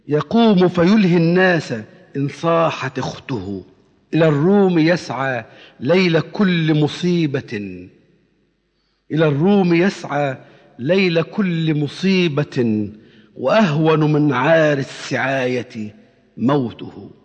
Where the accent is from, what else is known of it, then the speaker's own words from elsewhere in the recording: Damietta, Damietta Governorate, Egypt; فأنا المفروض أنني من دمياط وأنني من بلد البخلة.